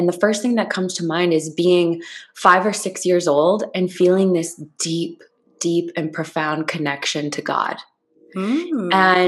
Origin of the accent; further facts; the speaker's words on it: Iowa, United States; I grew up in Iowa. I grew up in a town, but I went to school 20 minutes away, so none of my friends were nearby.